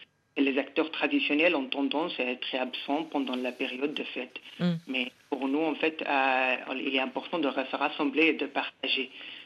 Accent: Bangladesh; now in France; Alors, moi, je viens de Bangladesh. J'ai dû quitter mon pays pour des raisons politiques. Et après, donc, moi, je me suis retrouvé dans différents pays. Finalement, après avoir été déplacé dans six différents pays, je me suis retrouvé en France.

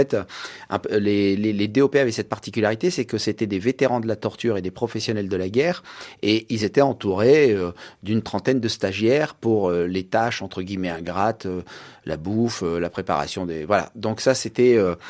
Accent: Marseille, Provence-Alpes-Côte d'Azur, France; born there; Moi, je suis né à Marseille

